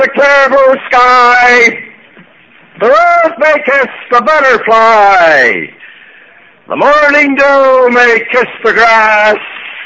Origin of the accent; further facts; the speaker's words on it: Montreal, Quebec, Canada; I speak a little bit funny as if I say the word out about our house, everybody always asks me, where do you come from? And my real home is Montreal, Canada.